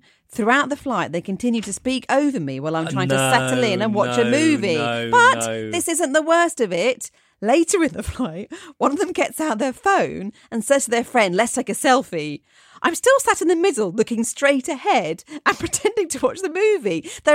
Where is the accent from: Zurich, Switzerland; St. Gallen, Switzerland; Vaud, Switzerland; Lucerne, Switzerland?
Vaud, Switzerland; Nyon; I was at a large music festival near my hometown of Nyon, near Geneva, Switzerland.